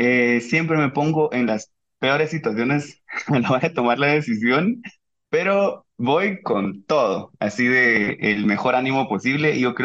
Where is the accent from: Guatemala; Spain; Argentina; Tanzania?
Guatemala; Izabal; Soy del interior, soy de Izabal, está relativamente lejos de la capital, a 250 kilómetros.